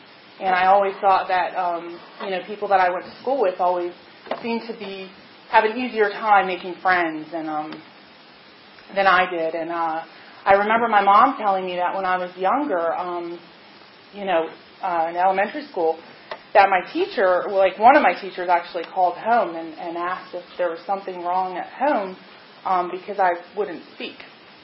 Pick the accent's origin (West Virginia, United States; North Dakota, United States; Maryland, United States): Maryland, United States; Columbia; also born or lived in Washington, D.C.; I grew up in Maryland. I was an Army brat. I grew up, my father was in the Army. He retired in D.C. And from when I was about 6 years old until through high school, I grew up in Columbia, Maryland.